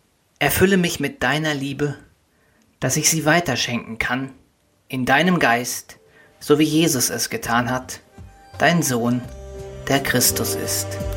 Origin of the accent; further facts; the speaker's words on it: Siedlinghausen, North Rhine-Westphalia, Germany; Sie stammt aus meinem Heimatdorf, einem kleinen Dorf im Sauerland in der Nähe von Winterberg.